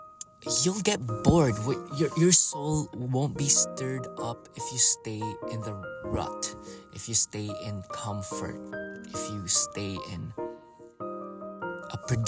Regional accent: Philippines; now in New York, United States; I left a comfortable situation in my home country to discover what has been stirring up my interest. I've always thought that what would it be like living in New York? So I'm here now. But I used to stay in a prefecture or a province in the islands of the Philippines.

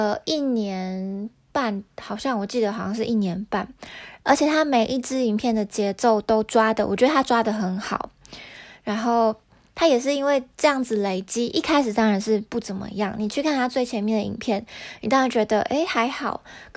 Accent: Taiwan; now in Japan; 因为我是从台湾过来，然后我觉得流行趋势啊，跟穿衣服的方式，台湾跟日本差还蛮多的

